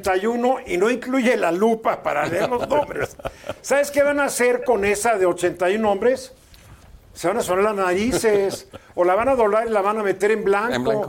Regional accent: Veracruz, Mexico; Sí, es buen punto, pero yo soy veracruzano, voy a votar.

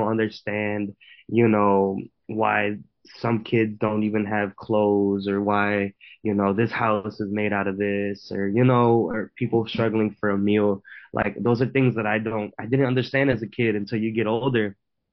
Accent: Honduras; I grew up in Honduras. I was born here, but I grew up in Honduras for a big part of my life. And then also, when I moved back here as a kid, I was still going back and forth from Honduras.

